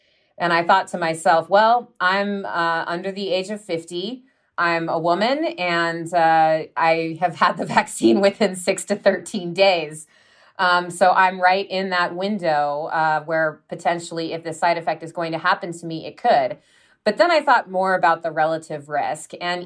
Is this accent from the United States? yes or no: yes; United States; And unfortunately, some of this is the fault, really, of my home country, the U.S.